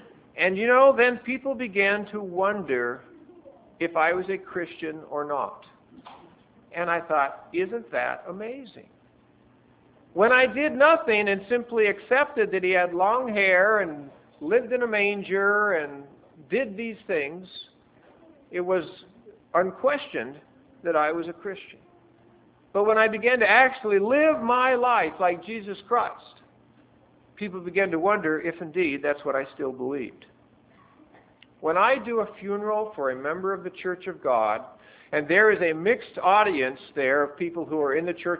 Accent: Butte, Montana, United States; When I was growing up in Montana, we lived in Butte when I was young

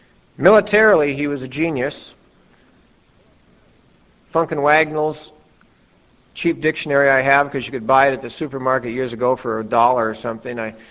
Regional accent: Northwest, United States; and I'm a northern boy, I grew up in the Northwest

